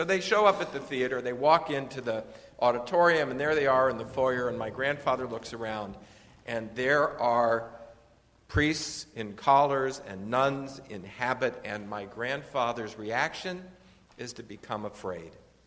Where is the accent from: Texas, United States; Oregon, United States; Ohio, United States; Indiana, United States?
Ohio, United States; Cincinnati; For me, growing up in Cincinnati, Ohio, Shabbat dinner, Passover seders, without somebody from either the Catholic Church or a Protestant church at our table was an unusual evening.